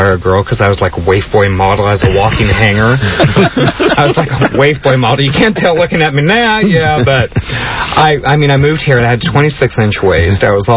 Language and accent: English; El Paso, Texas, United States; also born or lived in Phoenix; That was back in El Paso. And then, yeah, I grew up in El Paso. Well, I grew up in El Paso and Phoenix.